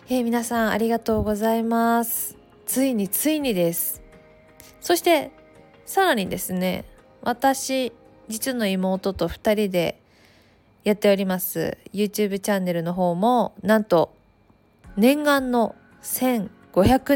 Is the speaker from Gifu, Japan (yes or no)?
yes; Takayama, Gifu, Japan; 私の生まれ故郷の岐阜県の高山もかなり雪が降って